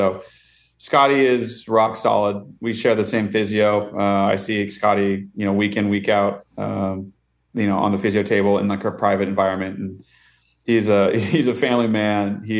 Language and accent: English; West Coast, United States; And, you know, I'm from the West Coast.